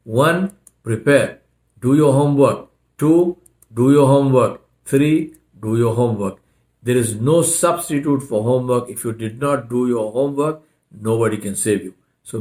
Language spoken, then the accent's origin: English; India; English is a second language; now in United States; I'm Indian. I am very comfortable living in America. I speak English fluently. I have lived here for many years. But I am Indian. My soul is Indian.